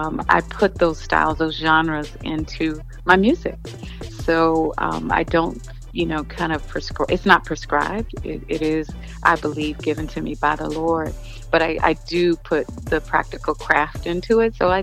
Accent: Arlington, Virginia, United States; now in Connecticut, United States; I'm born and raised in Arlington, Virginia, but I live right now in Connecticut.

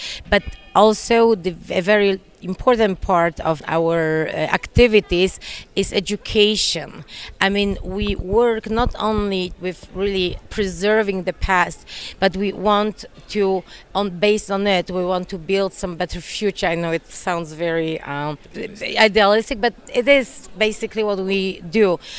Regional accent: Poland; I chose in the meantime at least to live in Poland and to come back to my hometown to help my father in the working with the community

